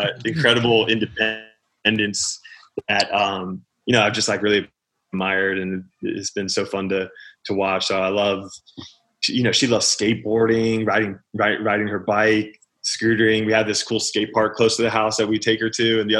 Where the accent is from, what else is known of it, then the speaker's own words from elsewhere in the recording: Baltimore, Maryland, United States; also born or lived in Dallas, Texas; Yeah, through my high school years. I grew up in Baltimore, but high school days were in Dallas.